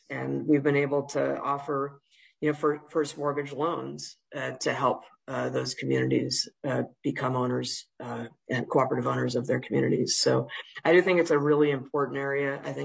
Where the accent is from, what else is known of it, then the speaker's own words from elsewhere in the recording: Fridley, Minnesota, United States; There's one just a mile away from where I grew up in Fridley, where you've got old manufactured home communities.